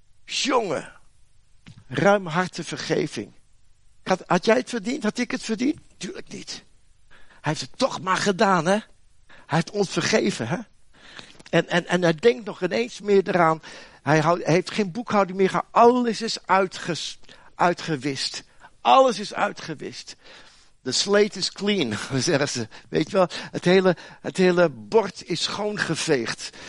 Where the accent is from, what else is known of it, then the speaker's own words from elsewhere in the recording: Netherlands; Ik blijf een Nederlander.